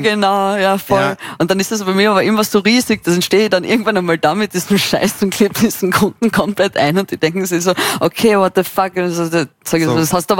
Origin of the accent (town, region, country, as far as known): Carinthia, Austria; now in Vienna, Austria